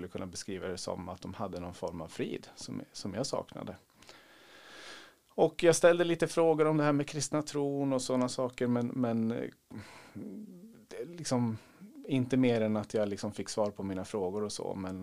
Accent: Nyköping, Södermanland, Sweden; also born or lived in Eskilstuna; född och uppvuxen i Sörmland. Eskilstunas BB. 1978, så att det är några år sedan.

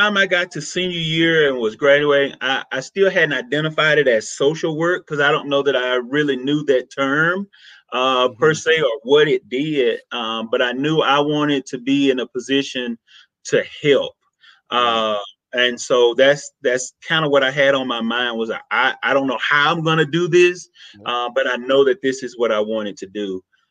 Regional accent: Mississippi, United States; accent: Southern; moved away as an adult; also born or lived in Alabama; now in Colorado, United States; So if you can't tell by the accent, I am definitely from the South. I am Southern to the core. I was born and raised in Mississippi. My family actually still lives there.

